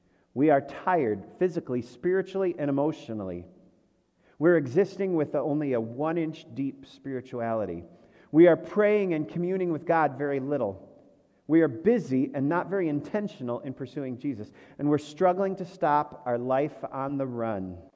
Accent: Birmingham, United States; I grew up in Birmingham. I lived just a couple blocks from the Cranbrook area

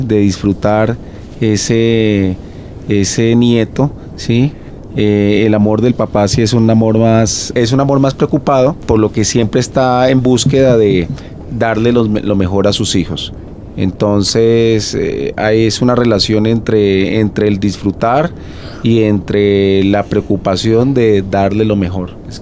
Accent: Huila, Colombia; Ellos eran del o somos del Huila

